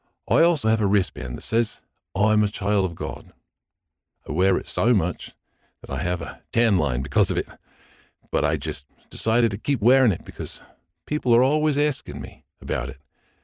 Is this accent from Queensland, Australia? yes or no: no; Melbourne, Victoria, Australia; I am 18, and I am from Glen Iris, a suburb in Melbourne, Australia.